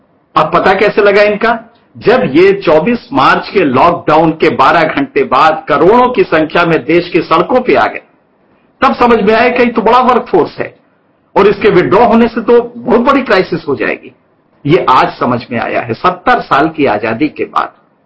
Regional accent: Bihar, India; हम भी बिहार से आए हैं। हमें उसका अंदाजा है कि गरीबी में किस तरह से वो भाग के आता है यहां कमाने।

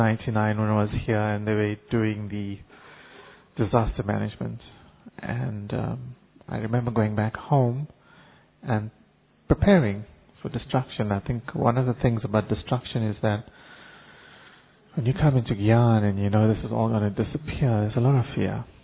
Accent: South Africa; and I'm from South Africa.

